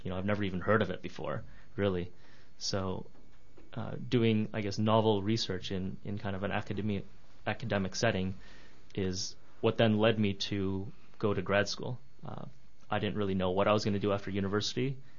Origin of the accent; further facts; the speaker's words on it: Winnipeg, Manitoba, Canada; I did my undergrad at the University of Manitoba. I grew up in Winnipeg, so I did my computer engineering there.